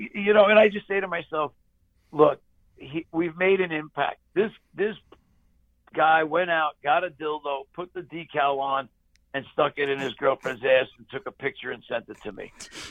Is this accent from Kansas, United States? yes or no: no; Brooklyn, New York, United States; I'm from Brooklyn.